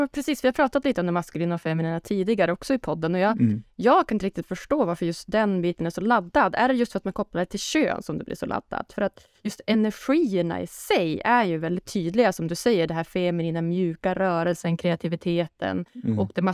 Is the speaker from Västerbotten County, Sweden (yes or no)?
yes; Umeå, Västerbotten County, Sweden; Ja, när jag var hemma i Umeå sist